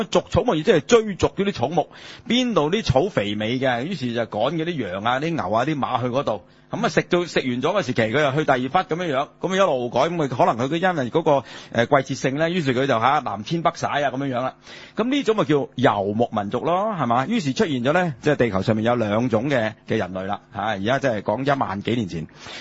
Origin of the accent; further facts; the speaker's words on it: Hong Kong; 我哋香港人叫粟米